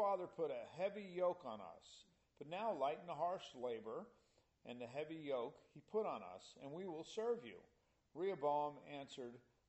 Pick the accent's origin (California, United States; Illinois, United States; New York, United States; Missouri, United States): New York, United States; New York City; Okay, so, you know, when you talk about a prostitute, I grew up in New York City.